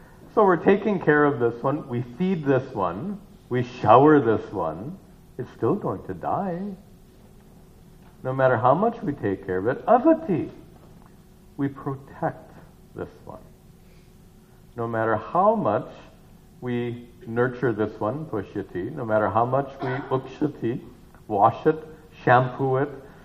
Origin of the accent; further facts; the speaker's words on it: Midwest, United States; moved away as an adult; I grew up in the Midwest, moved to California in the 1970s